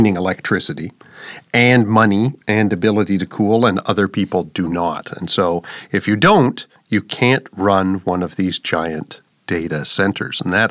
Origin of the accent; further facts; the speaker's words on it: Canada; Maybe it's because I'm Canadian. I always say NASA